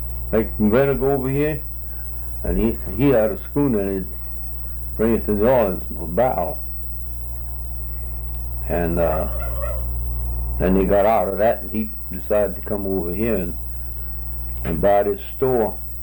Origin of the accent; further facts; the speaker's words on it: Slidell, Louisiana, United States; born there; I was born in Slidell.